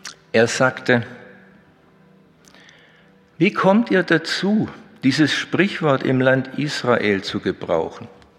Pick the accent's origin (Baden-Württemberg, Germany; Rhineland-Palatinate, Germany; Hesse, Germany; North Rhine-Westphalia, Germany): Baden-Württemberg, Germany; Blaubeuren; Auch in meiner Heimatstadt Blaubeuren war ein Marienheiligtum bis zur Reformation.